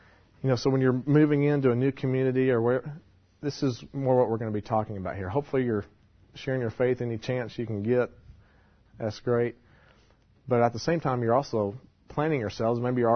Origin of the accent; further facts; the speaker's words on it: Indiana, United States; I'm from Indiana, so there's certain things that attract me and get me fired up that most average people don't like.